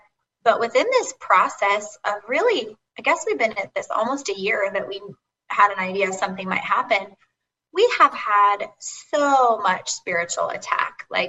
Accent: California, United States; And for both Craig and I growing up in California, it's all we know.

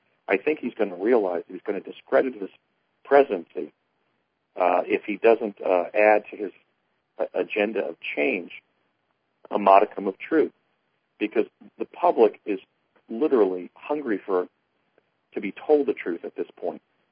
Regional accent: Washington, United States; I'm a lawyer from Washington State. I have a solo practice. I run a small law practice in Washington.

